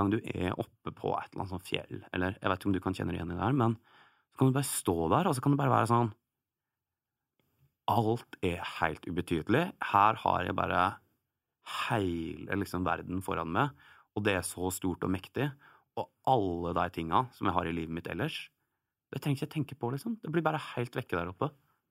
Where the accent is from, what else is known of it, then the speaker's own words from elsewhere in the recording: Geilo, Buskerud, Norway; jeg vil være en helt heime der jeg kommer fra, så nå gjør jeg bare litt reklame for reiselivet på Gjerlo.